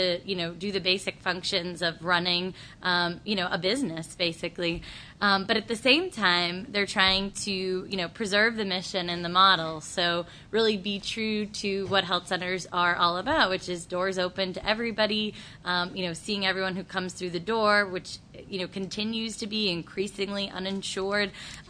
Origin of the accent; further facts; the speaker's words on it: Massachusetts, United States; I'm from Massachusetts, as some of you know